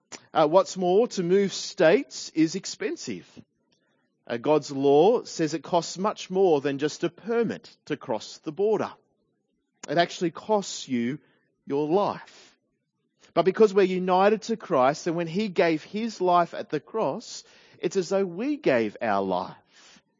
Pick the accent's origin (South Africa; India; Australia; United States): Australia; New South Wales; I can say this because I'm from New South Wales